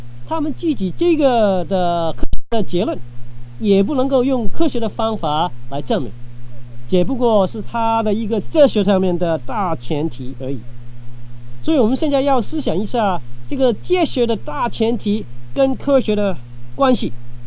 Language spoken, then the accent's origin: Chinese; China; 我们中国人就是常常怨天尤人